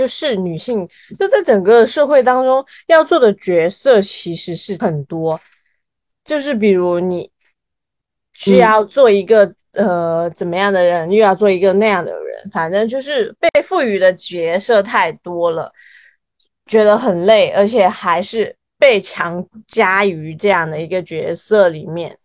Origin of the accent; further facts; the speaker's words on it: Guangdong, China; 我是一个就是广东农村出生的一个女孩子嘛。然后家乡就有这种重男轻女的种种现象啊